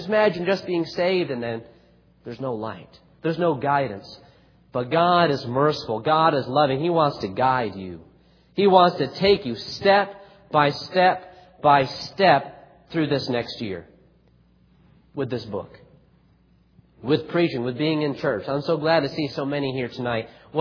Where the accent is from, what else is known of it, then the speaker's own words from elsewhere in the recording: Texas, United States; I come from Central Texas, okay? I flew out of Killeen, went to Houston, and I don't know anything about Houston.